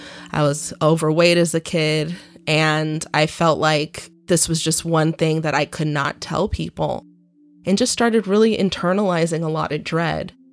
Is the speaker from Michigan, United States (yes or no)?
yes; Michigan, United States; And growing up in Michigan, it was very hard because nobody would think my mom was my mom.